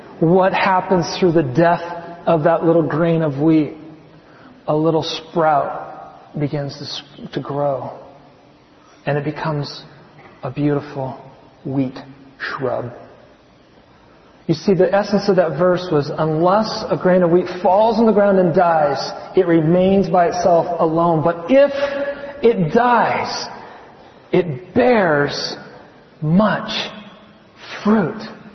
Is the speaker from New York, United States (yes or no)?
no; California, United States; I grew up in Southern California, Northern California. I was a California kid.